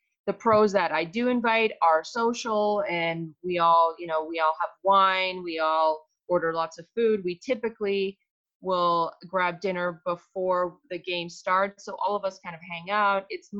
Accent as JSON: {"language": "English", "country": "Canada", "tie": "born or raised there", "lives_now": "United States", "said": "I was raised in Canada, so I'm not great with my US history."}